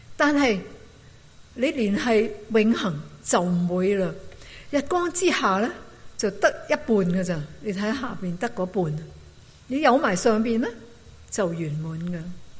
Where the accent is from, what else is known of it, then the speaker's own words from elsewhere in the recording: China; 我们中国人说你上得床未必落得地，真的不知道